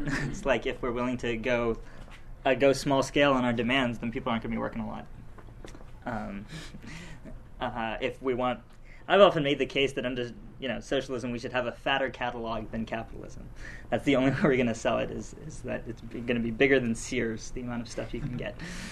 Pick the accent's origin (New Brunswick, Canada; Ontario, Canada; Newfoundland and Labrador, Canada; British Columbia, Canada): Newfoundland and Labrador, Canada; I'm from Newfoundland.